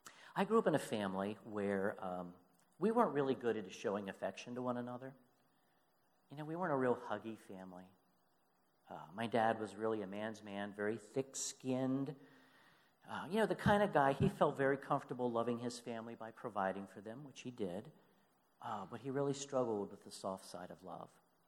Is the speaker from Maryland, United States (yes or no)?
yes; Annapolis, Maryland, United States; moved away as an adult; also born or lived in West Springfield, Pennsylvania; I grew up in Annapolis, Maryland. And then I went to West Springfield, PA. That's about 7 hours from home. I arrived in West Springfield, PA in 1993.